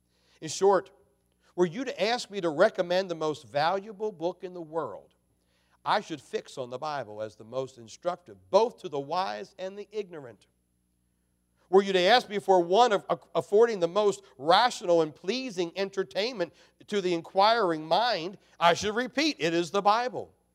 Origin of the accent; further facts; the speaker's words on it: Maryland, United States; Little town I grew up down in Maryland, a lot of them didn't have locks on their house.